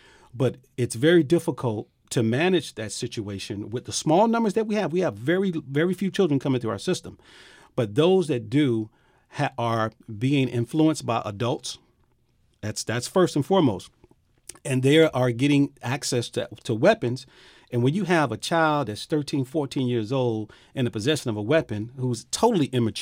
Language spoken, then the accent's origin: English; Miami, Florida, United States; I experienced that as a young man growing up in Miami-Dade County. Many of my friends were lost to gun violence. I grew up in Liberty City. I grew up over near Scott Projects in that area, in Lincoln Field, grew up right down the street.